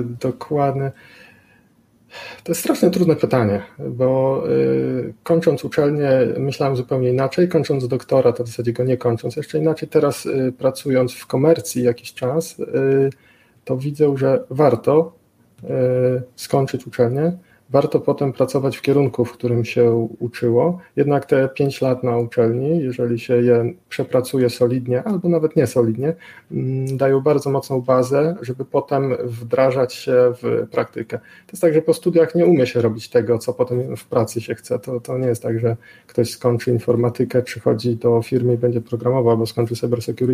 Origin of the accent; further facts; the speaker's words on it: Chełm, Lublin Voivodeship, Poland; ja nie jestem z Wrocławia, tylko z odległego Chełma.